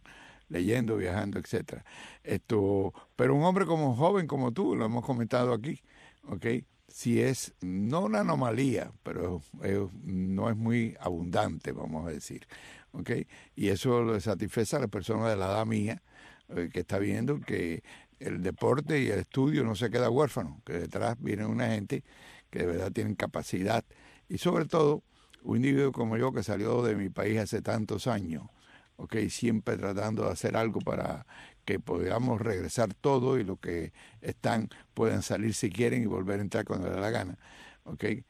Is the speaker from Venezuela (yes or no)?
no; Cuba; Salí de Cuba.